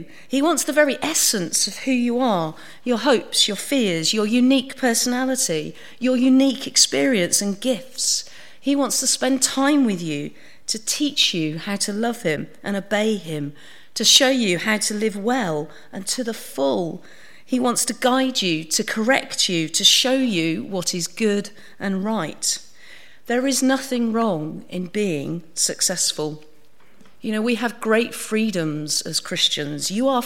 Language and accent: English; East of England, United Kingdom; So we're both from Suffolk. That's our link. You're not that impressed, I can tell. You don't get many famous people from Suffolk very often. So we're the same. We're both from Suffolk.